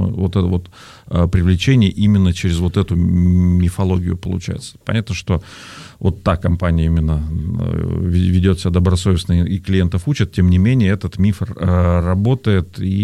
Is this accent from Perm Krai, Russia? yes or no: yes; Perm, Perm Krai, Russia; когда сам в родном городе Перми, еще работая журналистом там, на стыке веков